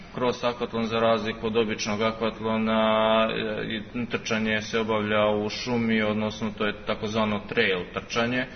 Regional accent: Čačak, Šumadija and Western Serbia, Serbia; ja sam opet iz Čačka, moram da putujem u Kragujevac i zbog plivanja, jer mi nemamo zatvoren bazen

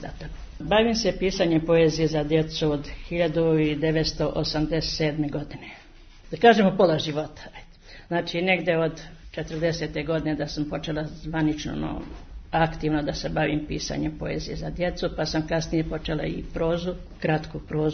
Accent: Barič, Belgrade, Serbia; dolazim iz Barića kod Obrenovca.

